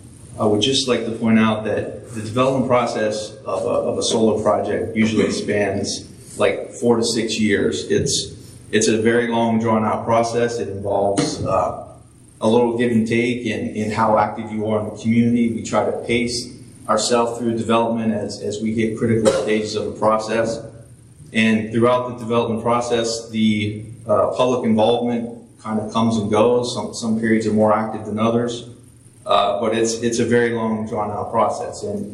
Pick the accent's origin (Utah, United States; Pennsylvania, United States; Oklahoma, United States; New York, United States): Pennsylvania, United States; As I said, I am from Pennsylvania, and I can speak for, I think, almost all Pennsylvanians that I'm glad that the election is over.